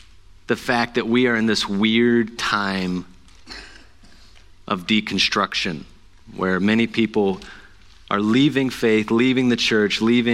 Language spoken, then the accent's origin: English; Appalachia, United States; I've got red hair and I'm from Appalachia. I was born to fight somebody over something stupid.